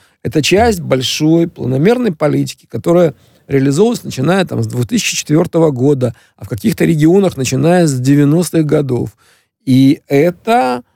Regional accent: Dnipro, Dnipropetrovsk Oblast, Ukraine; в моем родном городе Днепропетровске до революции в Екатеринославе

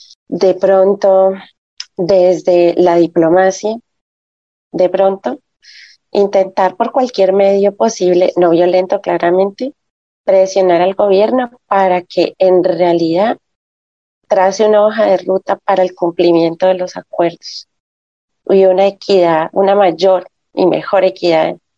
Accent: Colombia; moved away; nuestro papel acá como colombianos en el exterior, colombianos y colombianas en el exterior

